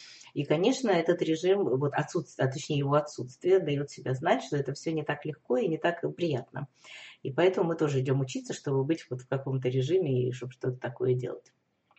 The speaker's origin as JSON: {"language": "Russian", "country": "Russia", "moved": "yes", "said": "Да, то есть мы из России, но мы живем здесь."}